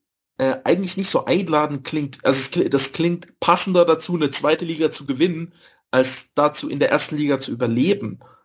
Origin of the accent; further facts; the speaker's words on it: Dresden, Saxony, Germany; ich kenne ihn nicht so gut als Dresdner